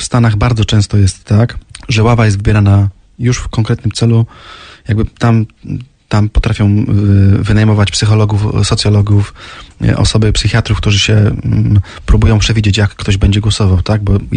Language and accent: Polish; Zielona Góra, Lubusz Voivodeship, Poland; born there; bo przecież jestem zielonogórzaninem z urodzenia